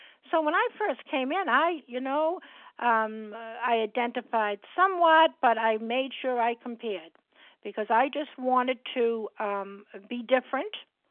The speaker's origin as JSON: {"language": "English", "town": "Boston", "region": "Massachusetts", "country": "United States", "said": "I'm from Massachusetts and in Boston."}